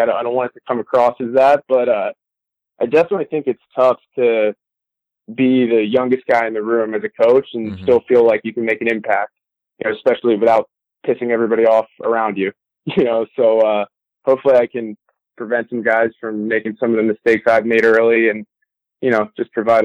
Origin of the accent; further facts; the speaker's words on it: New Jersey, United States; I grew up in New Jersey, so I wasn't surrounded by a ton of, you know, super talented players.